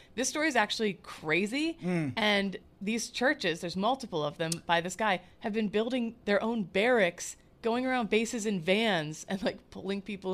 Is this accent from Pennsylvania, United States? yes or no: yes; Pennsylvania, United States; like I grew up near Lancaster County, yeah.